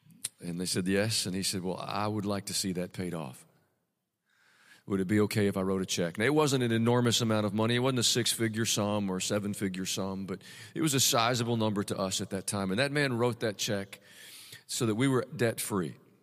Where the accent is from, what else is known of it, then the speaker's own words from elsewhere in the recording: Tennessee, United States; I grew up around here in Middle Tennessee, and I played basketball at Riverdale 100 years ago, back when dinosaurs still roamed along Stones River.